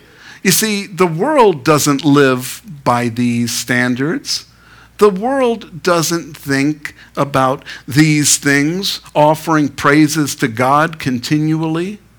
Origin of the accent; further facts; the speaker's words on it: Queens, New York, United States; I'm from Queens, New York. Okay, I was born in Long Island Jewish Hospital in New York.